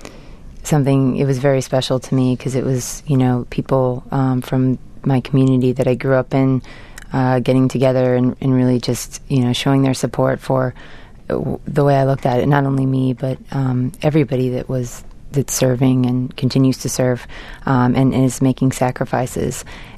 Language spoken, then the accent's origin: English; San Diego, California, United States; I think it was the first time that I went back home to, I'm from San Diego, California, and going back and just really feeling the support from my community and my family and my friends was amazing.